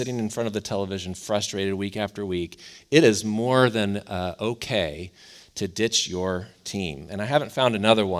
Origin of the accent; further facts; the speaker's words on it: Cleveland, Ohio, United States; I grew up in Cleveland, and we are not known for our winning sports teams.